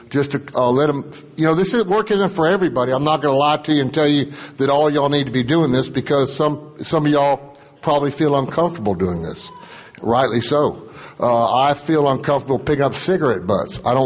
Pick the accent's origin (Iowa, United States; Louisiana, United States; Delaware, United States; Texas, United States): Texas, United States; Houston; I hail from Houston, Texas.